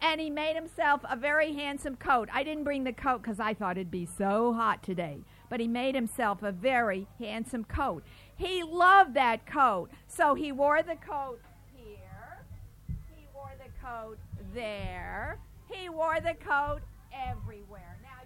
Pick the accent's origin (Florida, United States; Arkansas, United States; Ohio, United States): Florida, United States; Miami; I'm a storyteller from Miami